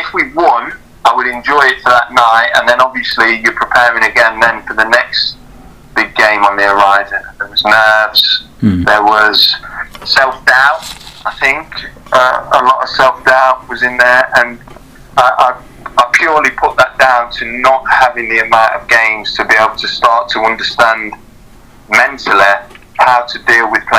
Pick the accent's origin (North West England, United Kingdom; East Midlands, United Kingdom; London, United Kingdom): East Midlands, United Kingdom; Leicester; being a Leicester lad, obviously I was born in Leicester. But being a Leicester lad and going to that stadium since I was 5 or 6 years old, growing up